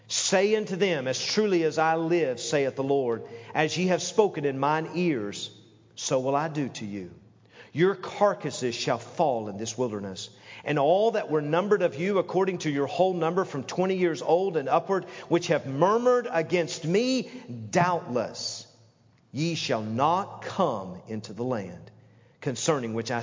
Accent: the South, United States; When I grew up in the South, you had to go to Atlanta to go anywhere.

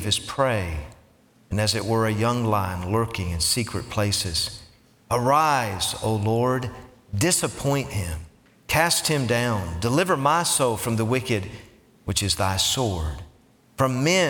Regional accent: Tennessee, United States; I wanted to tell everybody in there, I'm from Tennessee, all right?

